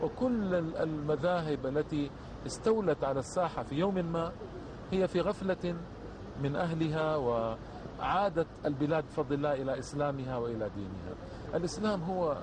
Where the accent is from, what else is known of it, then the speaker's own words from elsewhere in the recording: Algeria; كان عندنا في الجزائر في جامعة الأمير عبد القادر في قسنطينة